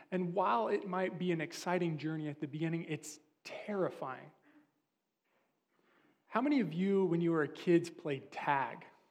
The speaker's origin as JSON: {"language": "English", "region": "California", "country": "United States", "moved": "as an adult", "said": "when I moved from California, I went up to school in Seattle"}